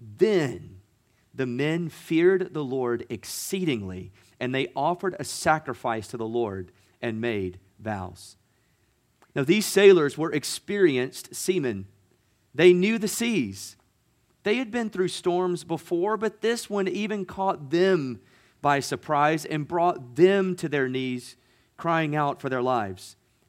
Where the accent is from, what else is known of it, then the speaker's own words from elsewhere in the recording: United States; I was thinking about, as an American, we most definitely value democratic society and we value a capitalistic economy.